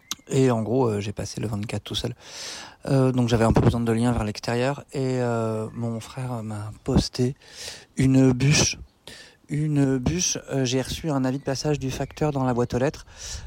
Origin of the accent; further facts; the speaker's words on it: France; Je vivais à Bruxelles depuis pas très longtemps, alors que je suis français.